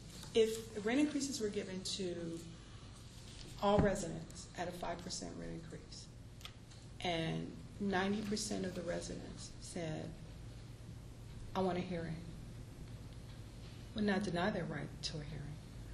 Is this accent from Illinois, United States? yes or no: yes; Chicago, Illinois, United States; I'm from Chicago. Trust me, it's high.